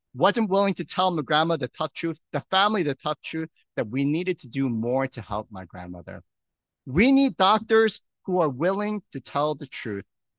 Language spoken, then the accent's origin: English; New York, United States; When I was growing up in New York, I was, my dad's a pastor, my mom was a nurse